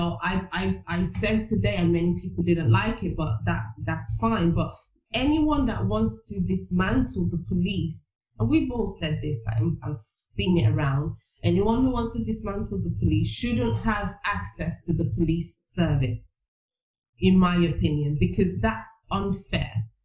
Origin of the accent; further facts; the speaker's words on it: Nigeria; I was born in Nigeria, obviously, and one of the biggest differences I see is this appreciation for authority in Nigeria.